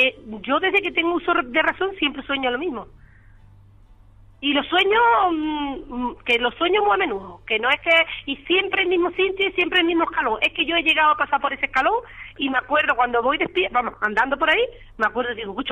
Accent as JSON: {"language": "Spanish", "town": "Espejo", "region": "Andalusia", "country": "Spain", "tie": "born or raised there", "lives_now": "Santa Cruz, Spain", "said": "Y yo todo lo que sueño, lo sueño en mi pueblo, en Espejo."}